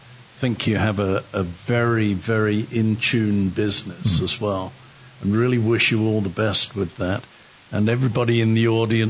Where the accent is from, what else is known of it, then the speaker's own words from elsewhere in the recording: United Kingdom; we displaced Brits are making a move to retake over this country